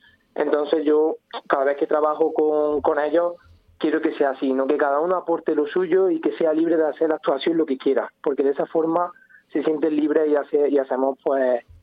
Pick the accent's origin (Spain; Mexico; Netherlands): Spain; Puente Genil, Andalusia; yo soy de Puente Genil, llevo escuchando … toda mi vida.